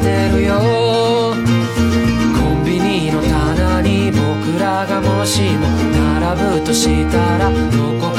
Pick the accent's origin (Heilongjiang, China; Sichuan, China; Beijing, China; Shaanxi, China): Heilongjiang, China; Mudanjiang; 我小的时候在牡丹江的这个叫法叫香波，我们叫香波，因为我们是东北人，所以儿化音就比较重。